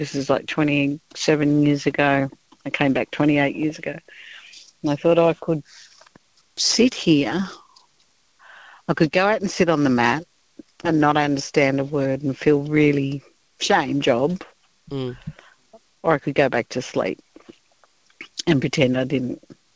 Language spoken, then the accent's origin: English; Sydney, New South Wales, Australia; Obviously, I was so far away growing up in Sydney.